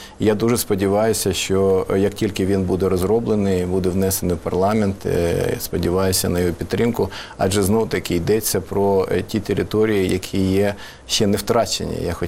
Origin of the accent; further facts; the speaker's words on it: Donetsk Oblast, Ukraine; born there; Я народився на Донеччині